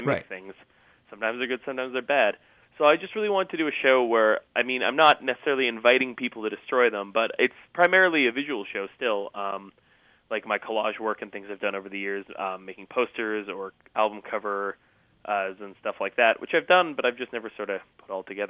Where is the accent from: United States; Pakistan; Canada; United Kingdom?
Canada; Vancouver, British Columbia; born or raised there; also born or lived in Winnipeg